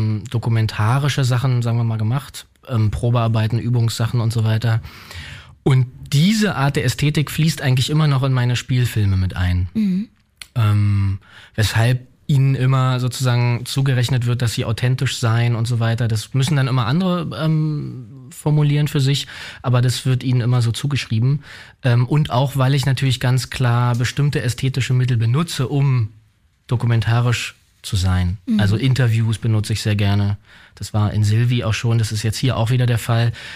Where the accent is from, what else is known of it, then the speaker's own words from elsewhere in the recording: Berlin, Germany; vielleicht auch als Berliner